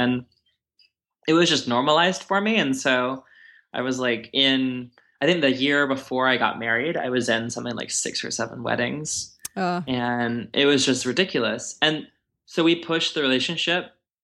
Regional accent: Texas, United States; And people here are a lot more flaky and a lot more casual, I guess, than I'm used to from Texas.

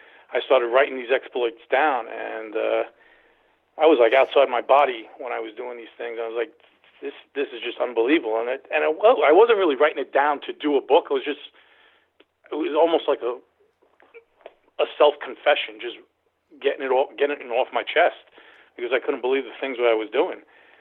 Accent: Queens, New York, United States; I was born and raised in Queens, so I wasn't far from Brooklyn. I was in the five boroughs.

